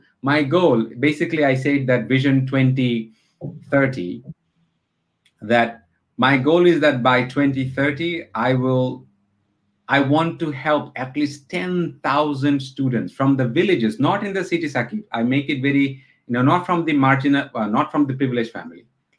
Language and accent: English; Bangladesh; now in Canada; Bangladeshi immigrant in Canada. So by paper, I'm an immigrant. So I have the rights here. I mean, I wasn't born here. I have earned it through the process, right? Mm-hmm. So, and I was born and raised in Bangladesh.